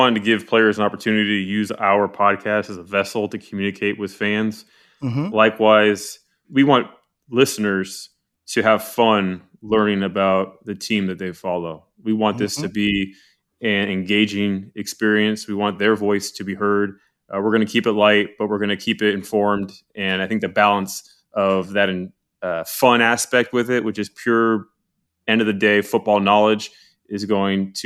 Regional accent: San Diego, California, United States; California. That's correct. San Diego.

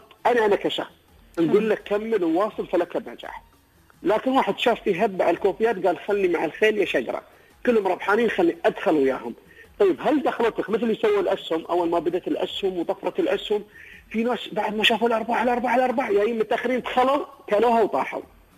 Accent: Abu Dhabi, United Arab Emirates; منطقة الظفرة المنطقة الغربية عندنا في أبو ظبي نوعية القهوة عندهم غير عن قهوة هل العين

